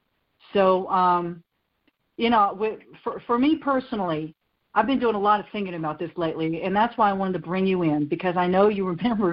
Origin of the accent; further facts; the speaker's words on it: Vinton, United States; We're from a town called Vinton. I guess that's not funny. But anyway, I'm from Vinton.